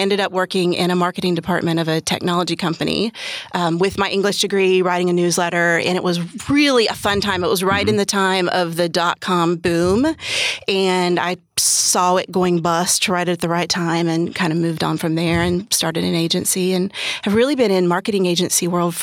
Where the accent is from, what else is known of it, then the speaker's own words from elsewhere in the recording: Florida, United States; I grew up in Central Florida, and my dad was in the music industry in Central Florida.